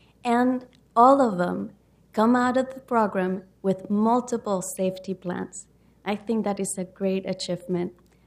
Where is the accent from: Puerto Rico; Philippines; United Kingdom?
Puerto Rico; now in Portland, United States; I'm originally from Puerto Rico, and in 2001, I made Portland my home.